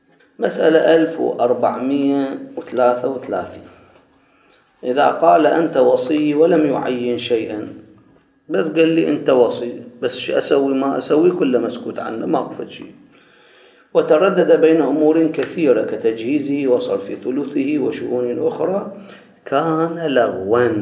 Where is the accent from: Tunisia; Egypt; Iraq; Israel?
Iraq; هذا موجود عندنا بالعراق، متعارف.